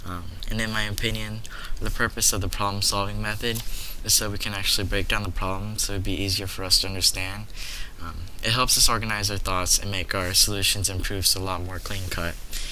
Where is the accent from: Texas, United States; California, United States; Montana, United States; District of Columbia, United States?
California, United States; San Diego; I was born and raised in San Diego.